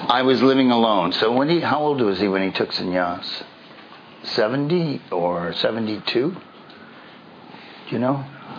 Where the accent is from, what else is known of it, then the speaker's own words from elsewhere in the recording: Regina, Saskatchewan, Canada; moved away as an adult; now in Toronto, Canada; When I became a devotee at the age of 23, I moved away from my home in the middle of Canada, my hometown, Regina. I moved to Toronto, 2,000 miles away. And I moved into the ashram with a whole bunch of strangers, devotees.